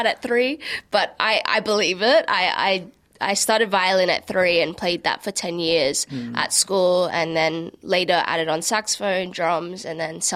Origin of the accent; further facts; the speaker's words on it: Sydney, New South Wales, Australia; Yeah, so I'm born and raised in Sydney, but my mom's family is from Nueva Ecija, and my dad is from Ilocos Sur, so I'm also Ilocano.